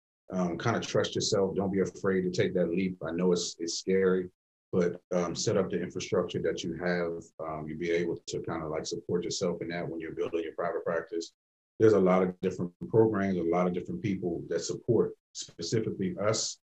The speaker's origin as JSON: {"language": "English", "town": "Bronx", "region": "New York", "country": "United States", "tie": "born or raised there", "said": "growing up in the Bronx, the birth of hip hop, and I know Brooklyn want to challenge that. We can have a discussion. But I grew up on Grand Avenue."}